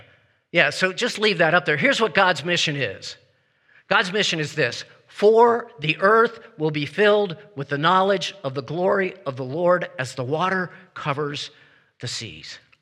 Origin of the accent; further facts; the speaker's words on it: Baltimore, Maryland, United States; because I grew up in Baltimore, and the Baltimore Orioles used to be really good